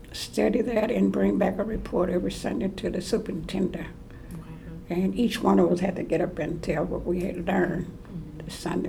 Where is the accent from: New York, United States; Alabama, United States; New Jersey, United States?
Alabama, United States; It was a little country town with, we had about three stores, I think it was. It was two stores and a post office.